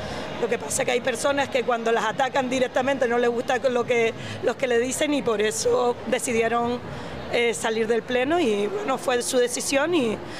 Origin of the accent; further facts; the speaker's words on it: Morro Jable, Canary Islands, Spain; yo soy de Morrojable, aunque llevo 20 años viviendo aquí